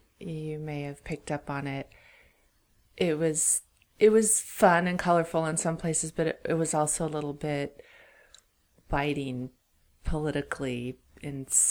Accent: Altadena, California, United States; I am. I was born and raised in Altadena.

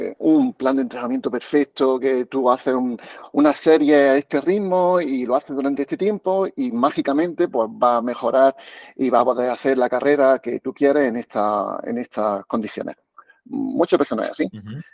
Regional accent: Barcelona, Catalonia, Spain; yo de pequeño viví en Barcelona, pues la humedad, el clima, pues no ayudaba para nada

